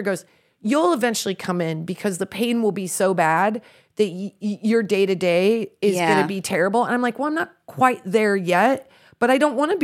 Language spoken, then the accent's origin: English; Midwest, United States; Because we grew up in the Midwest.